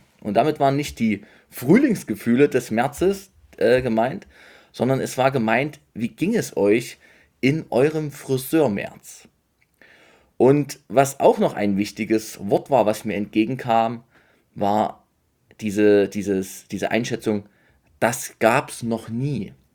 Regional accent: Saxony, Germany; ich komme aus der Nähe von Dresden

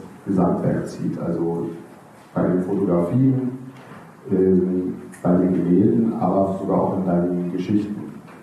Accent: Hanover, Lower Saxony, Germany; ich komme aus Hannover

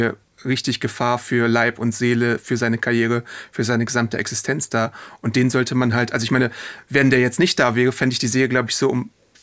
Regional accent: Poland; born there; ich bin osteuropäisch, also meine Familie und ich bin auch in Polen geboren worden.

